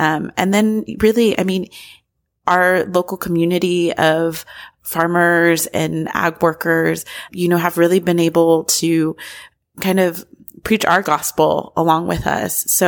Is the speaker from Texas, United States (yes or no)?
yes; Fredericksburg, Texas, United States; But growing up in Fredericksburg, I also got to experience a lot of the German food ways through my friends and family and their families.